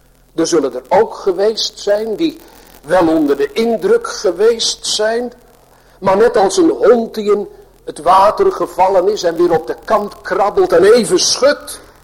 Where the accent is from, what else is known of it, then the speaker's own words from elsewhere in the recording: Sliedrecht, South Holland, Netherlands; born there; En we kregen iedere maand bezoek in mijn geboorteplaats in Sliedrecht van een ouderling en een diaken.